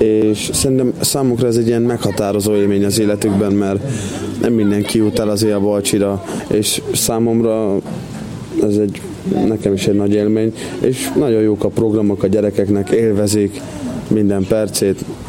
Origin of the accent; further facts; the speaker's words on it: Kerecsend, Heves, Hungary; Persze. Kisgyermekkorom óta ott lakom, ott nevelkedtem. Nekem az a hazám.